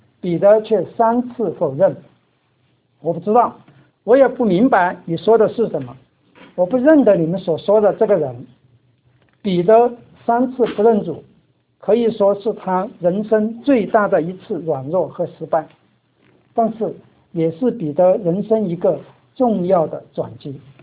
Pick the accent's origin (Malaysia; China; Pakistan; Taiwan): China; Sichuan; moved away as an adult; 你应该很容易知道那个我是四川人，对。我记得当年刚刚到北京那个读书的时候